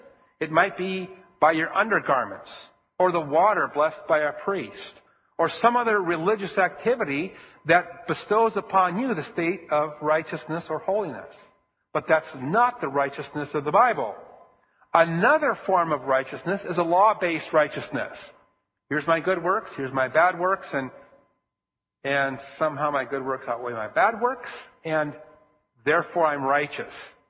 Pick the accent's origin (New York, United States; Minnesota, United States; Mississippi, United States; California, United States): Minnesota, United States; I grew up in Minnesota